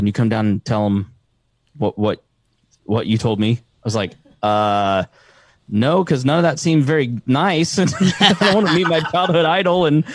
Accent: Plainfield, Indiana, United States; I'm from Plainfield. That's where I grew up and graduated high school. So nice to be in Hendricks County on the internet.

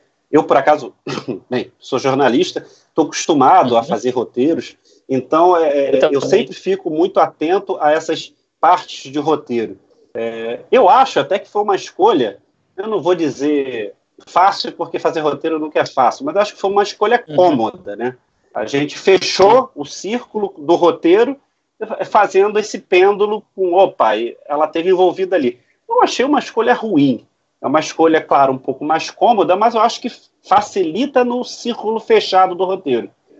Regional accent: Rio de Janeiro, Brazil; Como eu sou aqui do Rio

